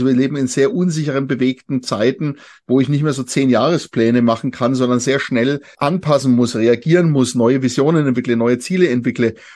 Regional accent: Nuremberg, Bavaria, Germany; ich komme aus Nürnberg, ich bin auch in Zürich.

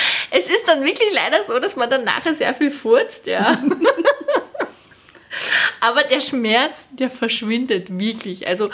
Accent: Vienna, Austria; die Silke und ich, wir sind ja beide in Wien aufgewachsen

